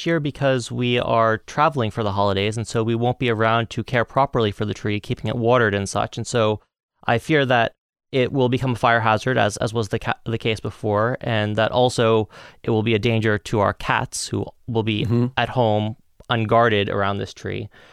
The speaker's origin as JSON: {"language": "English", "region": "New Jersey", "country": "United States", "tie": "born or raised there", "said": "In New Jersey."}